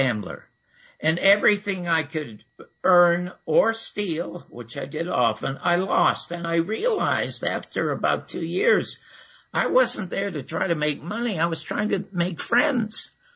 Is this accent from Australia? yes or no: no; Toronto, Ontario, Canada; I came from a severely dysfunctional family in Toronto. I was born in the Salvation Army charity ward, an unwanted child